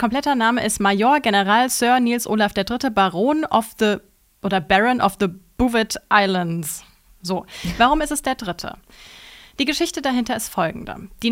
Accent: Garmisch-Partenkirchen, Bavaria, Germany; Ich komme ja aus Garmisch-Partenkirchen

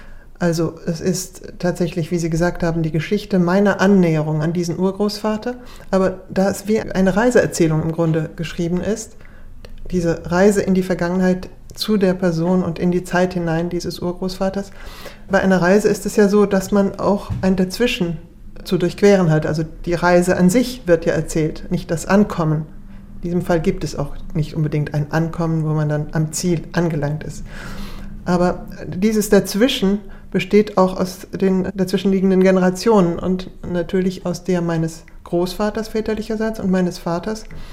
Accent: Germany; accent: German; ich glaube nicht, dass ich noch einen starken deutschen Akzent habe. Ich habe nur einen leichten Akzent sicherlich

